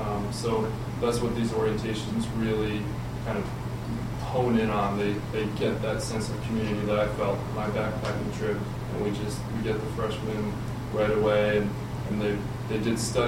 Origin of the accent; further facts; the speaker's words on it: Bronx, New York, United States; I'm originally from the Bronx, New York, and I came up here and I took a backpacking course